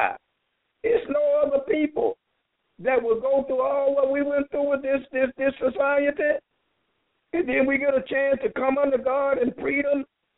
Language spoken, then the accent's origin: English; the South, United States; And I find it shocking growing up in Jim Crow South and what we knew and saw back then